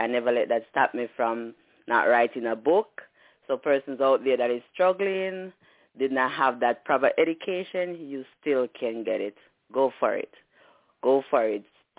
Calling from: Pittsburgh, Pennsylvania, United States; I'm calling from Pennsylvania, Pittsburgh.

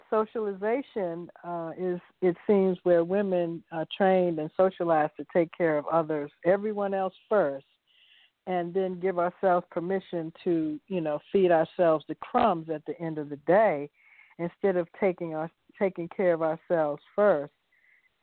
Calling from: Atlanta, Georgia, United States; I'm calling from the Atlanta area.

